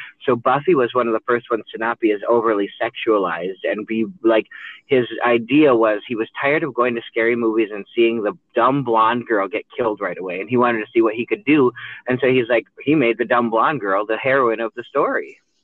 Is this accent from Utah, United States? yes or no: no; Remer, Minnesota, United States; I grew up in Reamer, Minnesota.